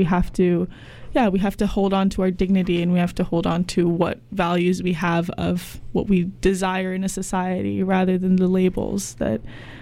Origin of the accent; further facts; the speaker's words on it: Bali, Indonesia; As somebody who grew up in Indonesia, like, I grew up in Bali